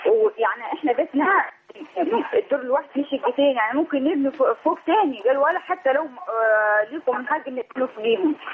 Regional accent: Asyut, Asyut Governorate, Egypt; إن على الميراث عندنا في أسيوط هنا

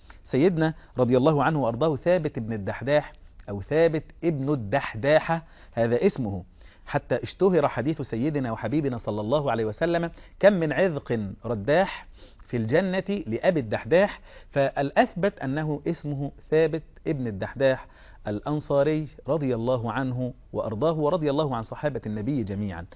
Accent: Egypt; باللغة التي يقولها أهل بلدتنا مصر الغيط، بيقولوا عليها كده

